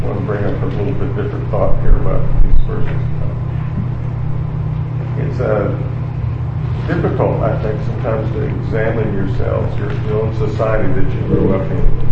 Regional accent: the South, United States; growing up in the South, people didn't question racism

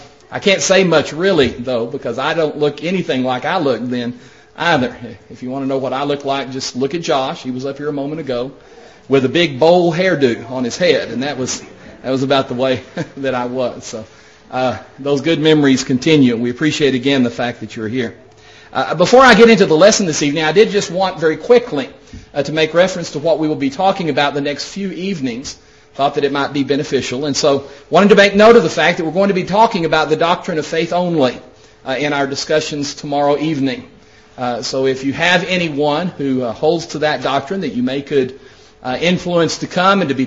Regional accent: Odessa, Texas, United States; also born or lived in Lubbock; I was born in Lubbock and raised in the Odessa area.

